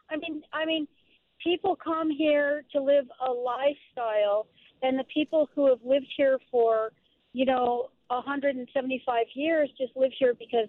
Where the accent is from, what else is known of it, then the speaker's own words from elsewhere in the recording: San Francisco, California, United States; Okay, so I'm from San Francisco. I was born there, and I'm the fifth generation, and my own kids are sixth generation San Franciscans.